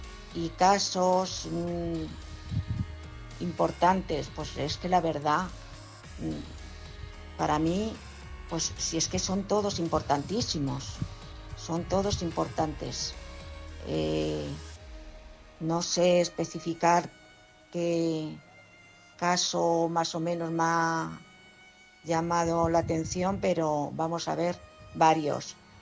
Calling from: Madrid, Community of Madrid, Spain; de Madrid.

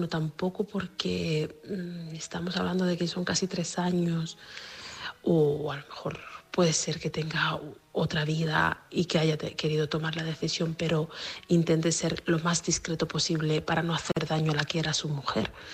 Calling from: Seville, Andalusia, Spain; de Sevilla.

